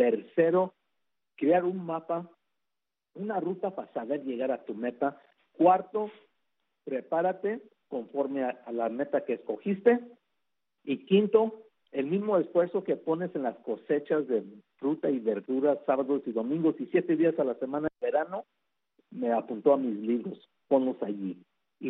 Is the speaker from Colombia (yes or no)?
no; United States; Yo me siento mexicano, pero al igual, obviamente también soy americano, soy nacido aquí, mis padres de México